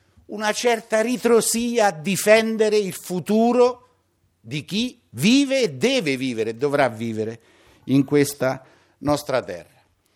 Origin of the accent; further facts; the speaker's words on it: Molise, Italy; io se dovessi raccontarvi la vicenda della mia terra, del Molise